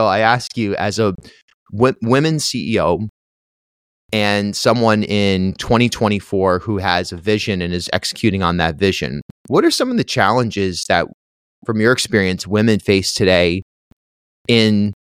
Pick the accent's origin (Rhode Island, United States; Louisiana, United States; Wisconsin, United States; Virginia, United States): Rhode Island, United States; Charlestown; I grew up in Charlestown.